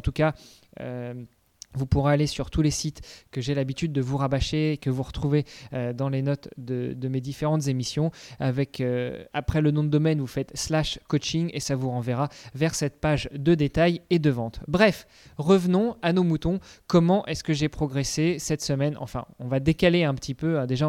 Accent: Normandy, France; now in Luxembourg; un peu à la Normande, comme là où j'ai grandi. Non, je suis au Luxembourg

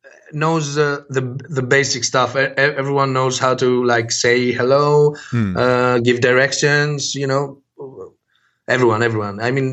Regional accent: Athens, Attica, Greece; born or raised there

